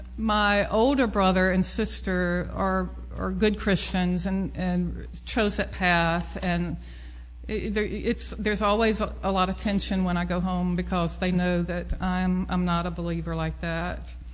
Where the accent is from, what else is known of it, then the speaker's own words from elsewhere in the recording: Vicksburg, Mississippi, United States; in Vicksburg. My parents took us there every week.